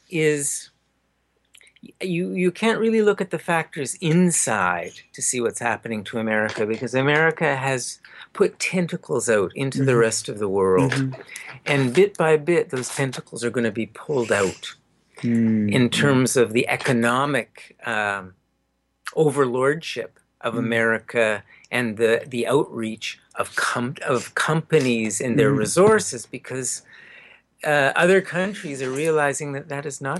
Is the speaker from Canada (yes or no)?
yes; Canada; You know, it's like I'm a Canadian.